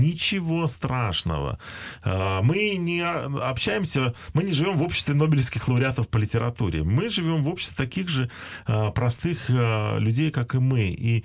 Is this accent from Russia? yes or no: no; Belarus; И у нас до сих пор, кстати, мы спорим, кто мы. Мы литвины или мы белорусы?